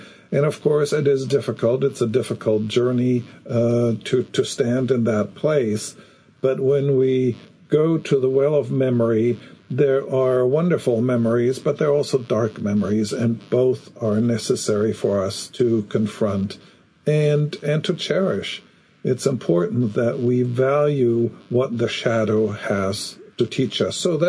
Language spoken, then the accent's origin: English; Germany; English is a second language; growing up in Germany after the war.